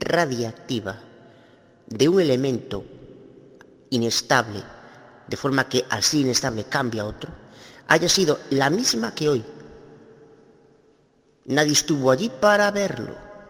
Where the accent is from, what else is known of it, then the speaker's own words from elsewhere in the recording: Galicia, Spain; Soy abogada de Galicia, España.